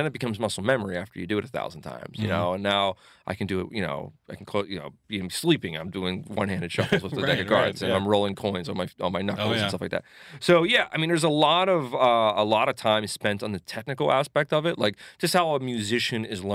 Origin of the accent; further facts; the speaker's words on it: Pittsburgh, Pennsylvania, United States; I grew up in Lincoln Place, actually.